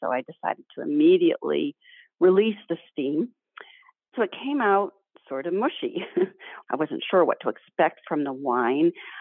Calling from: Massachusetts, United States; Wamsutt, Mass.

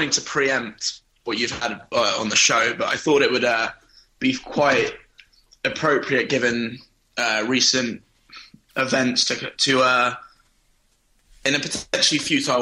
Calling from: New York, United States; I'm calling from New York.

